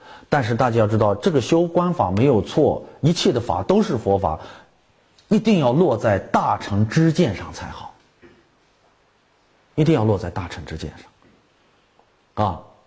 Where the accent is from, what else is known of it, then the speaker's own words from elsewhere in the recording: China; 问题是现在我们中国人呀特别有本事，不管什么门门道道一弄弄的，就他都给你搞砸搞坏变味儿啊。